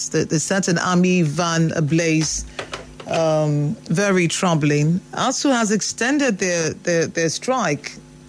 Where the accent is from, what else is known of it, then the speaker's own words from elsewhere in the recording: Nigeria; We're Nigerian for Port Harcourt.